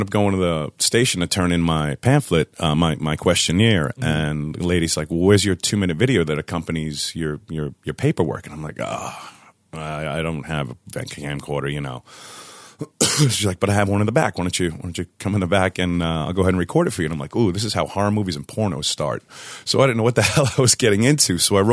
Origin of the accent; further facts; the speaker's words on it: Long Island, New York, United States; I'm from Long Island, New York. I play basketball out here for the university.